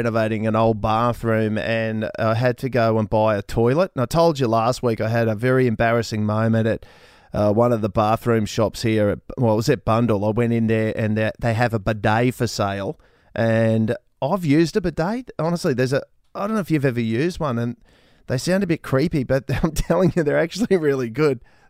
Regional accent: Australia; As our Australian cricket captain, he put out something on social media where he was cutting onions with swimming goggles on.

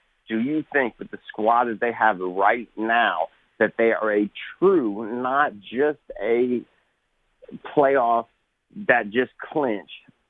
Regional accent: Pensacola, Florida, United States; So I'm from Pensacola, Florida. I'm always an Atlanta fan.

